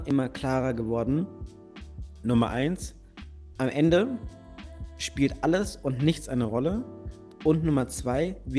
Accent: Bamberg, Bavaria, Germany; in meiner Kleinstadt Bamberg, wo ich herkomme

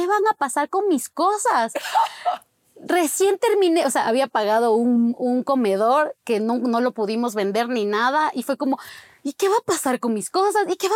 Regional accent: Ecuador; Yo soy ecuatoriana, pero creo que mi personalidad, mi forma de ser, siempre me decían, pero tú eres mexicana. Yo no soy mexicana, yo soy ecuatoriana.

